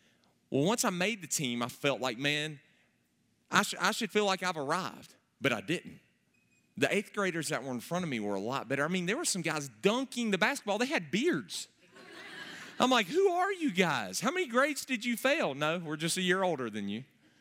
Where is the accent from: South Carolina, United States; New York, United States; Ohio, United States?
South Carolina, United States; Gaffney; and I grew up together over in Gaffney.